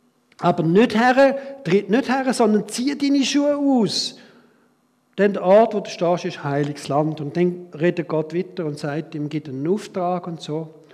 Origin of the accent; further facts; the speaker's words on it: Switzerland; Weil wir so gut sind als Schweizer.